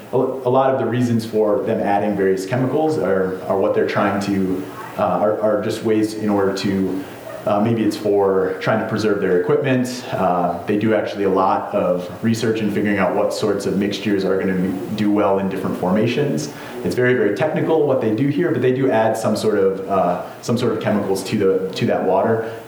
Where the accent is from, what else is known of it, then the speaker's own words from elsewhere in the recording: Wisconsin, United States; including my hometown in Wisconsin.